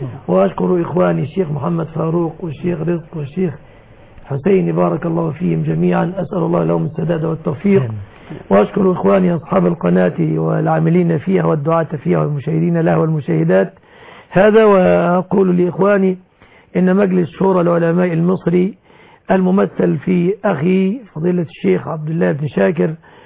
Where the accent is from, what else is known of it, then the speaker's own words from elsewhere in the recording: Egypt; أسأل الله أن يحفظ بلادنا مصر